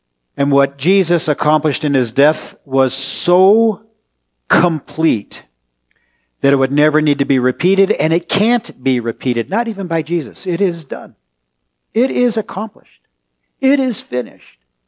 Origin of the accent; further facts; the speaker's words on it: California, United States; I grew up in California, and I actually don't remember a lot of earthquakes in my youth.